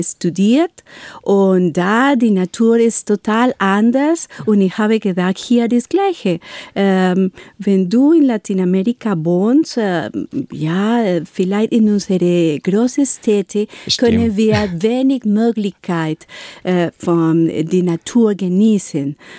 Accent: Medellín, Antioquia, Colombia; German is a second language; also born or lived in Bogotá; Ich komme aus Medellin, aber ich hätte in Bogotá gearbeitet und da ist so eine andere Situation.

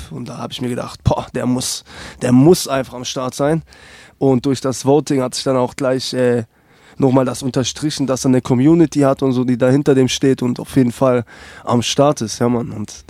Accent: Stuttgart, Baden-Württemberg, Germany; bin ich dann halt der das Ganze halt so als Stuttgarter supportet

